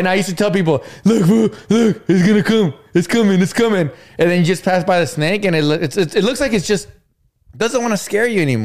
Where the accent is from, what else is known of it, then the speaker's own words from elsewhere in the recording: West Coast, United States; I'm not even trying to hate on California because I'm from the West Coast.